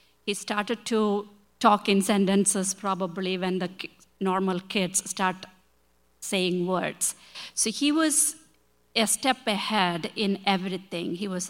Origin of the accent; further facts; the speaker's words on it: India; moved away as an adult; now in Chicago, United States; My husband and I, his name is Matthew, we come from India. My husband has been here since 1985, and we got married in India in 88, and I came in 1990.